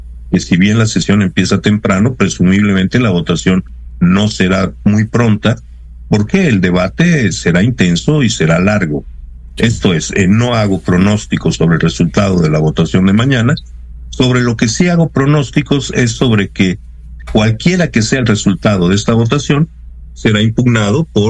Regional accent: Mexico; la forma como los mexicanos nos hemos venido representando

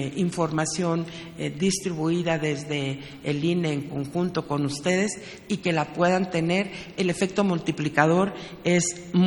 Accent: Mexico; de compromiso de mexicano, que sabemos que somos mexicanos

